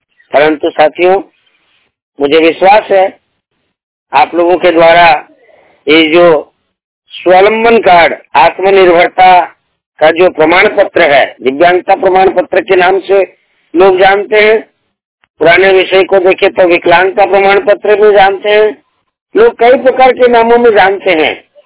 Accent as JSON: {"language": "Hindi", "region": "Jharkhand", "country": "India", "said": "और हम जो है सरायकेला खरसवां के निवासी हैं"}